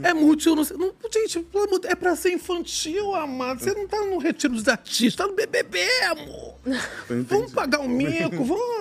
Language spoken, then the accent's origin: Portuguese; Rio de Janeiro, Brazil; É que eu sou de Madureira, né, gente?